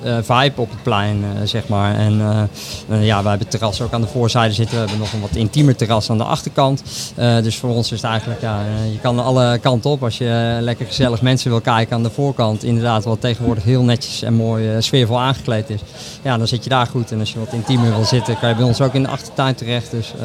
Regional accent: Houten, Utrecht, Netherlands; Ik kom uit Houten.

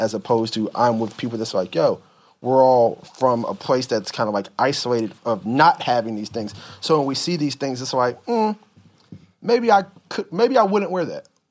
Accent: Atlanta, Georgia, United States; Because, you know, growing up in Atlanta, we had Wish

